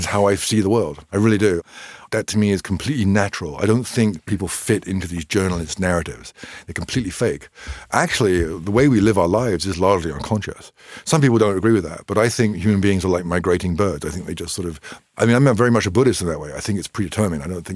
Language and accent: English; England, United Kingdom; now in Southeast Asia; But of course, I'm more English than Irish in terms of upbringing and education.